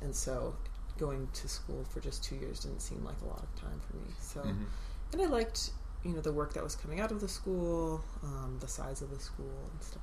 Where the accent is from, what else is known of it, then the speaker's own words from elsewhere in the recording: Arizona, United States; moved away as an adult; I grew up in Arizona. I spent the first 20-some years of my life out there